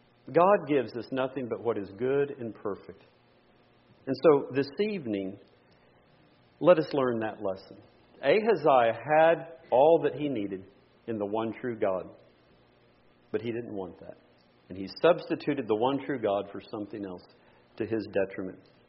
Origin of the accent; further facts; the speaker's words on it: Texas, United States; I was born and raised in Texas on Bluebell ice cream.